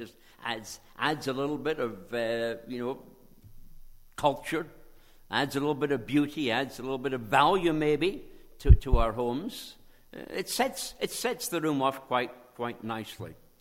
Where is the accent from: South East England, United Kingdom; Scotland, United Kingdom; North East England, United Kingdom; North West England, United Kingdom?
Scotland, United Kingdom; When I grew up in Scotland, we played a board game called draughts.